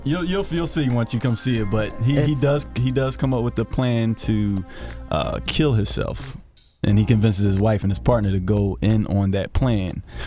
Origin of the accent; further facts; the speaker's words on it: Philadelphia, Pennsylvania, United States; I'm from West Philly.